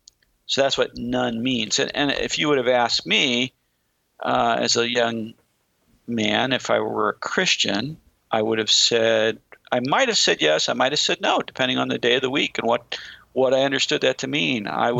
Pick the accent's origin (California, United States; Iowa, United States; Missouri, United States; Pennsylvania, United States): Missouri, United States; St. Louis; I grew up in South St. Louis, and one of the things to note about South St. Louis is it's a very Catholic place.